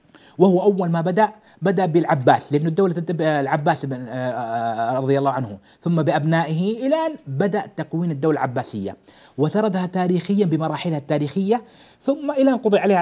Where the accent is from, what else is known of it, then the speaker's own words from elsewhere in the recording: Saudi Arabia; وأهل العلم في البلاد عندنا في المملكة العربية السعودية